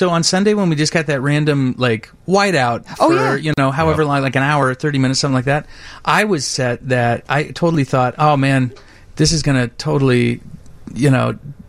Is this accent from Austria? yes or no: no; Indianapolis, Indiana, United States; I'm just from outside Indianapolis.